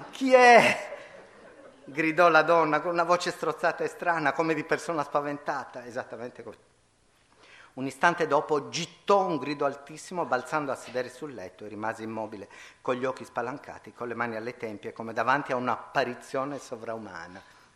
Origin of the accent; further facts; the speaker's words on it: Sardinia, Italy; io sono cresciuto in Barbagia, nel letto di Procuste e l'Anonima Sequestri